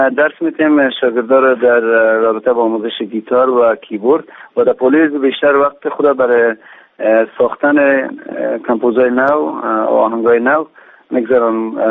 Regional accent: Kabul, Afghanistan; خب به هر ترتیب ما در کابل بزرگ شدیم، مدت بیشتر از 26-27 سال است که همینجا زندگی میکنیم، در کابل هستیم

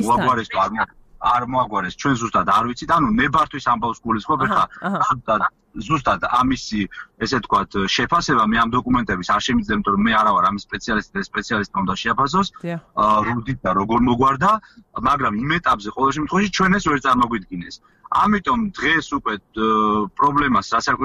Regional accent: Tvishi, Racha-Lechkhumi and Kvemo Svaneti, Georgia

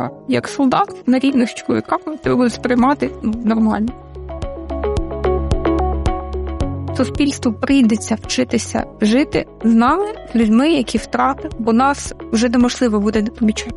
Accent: Donetsk Oblast, Ukraine; born there; Я народилася на Донеччині.

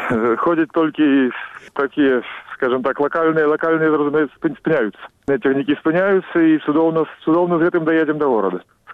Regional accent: Minsk, Belarus; Я нарадзіўся ў горадзе. Я нарадзіўся ў Менску і жыў там 26 гадоў. А на вёску ездзіў толькі на лецішча. Але два месяцы кожны рок я быў на вёсцы, так.

